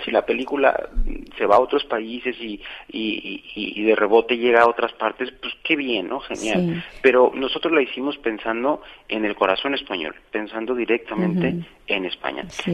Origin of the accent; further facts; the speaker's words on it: Mexico; Desde mi punto de vista mexicano, que soy, no lo puedo negar, ¿no? Yo soy mexicano y seré mexicano hasta que me muera.